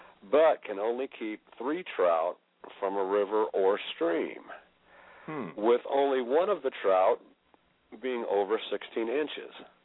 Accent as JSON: {"language": "English", "region": "Kansas", "country": "United States", "said": "Yeah, I'm from Kansas, as you know"}